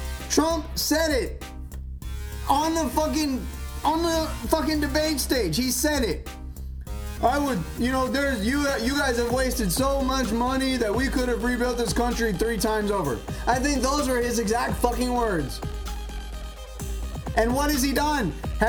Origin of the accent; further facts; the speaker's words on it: California, United States; Look at fucking California. Look at my home state right now. The state that I fucking live in.